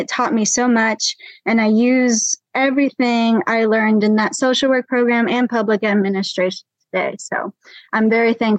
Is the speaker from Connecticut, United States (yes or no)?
yes; New Fairfield, Connecticut, United States; now in Harrisonburg, United States; But yeah, I'm from New Fairfield, Connecticut. You got it exactly right. And I moved to Harrisonburg to study at JMU.